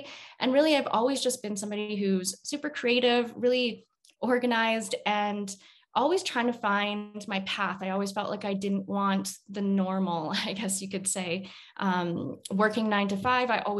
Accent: Canada; I am from Canada.

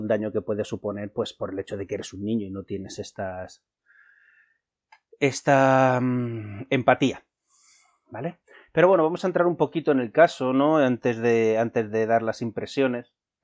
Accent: Uclés, Castilla-La Mancha, Spain; Yo crecí en una aldea en Cuenca que se denomina Uclés, que tuvo su propio campo de concentración de la Guerra Civil Española

